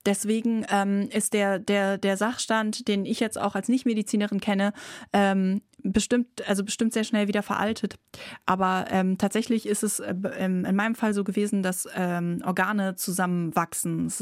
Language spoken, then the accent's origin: German; Bremen, Germany; Ich bin extra von Berlin nach Bremen gezogen. Ich bin zwar Bremerin, habe aber in Berlin studiert. Bin wieder zurückgekommen